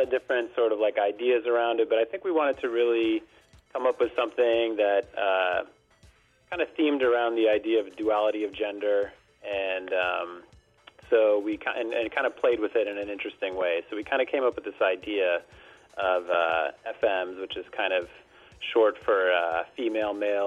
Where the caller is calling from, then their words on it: Brooklyn, New York, United States; Yeah, we're calling from Brooklyn right now.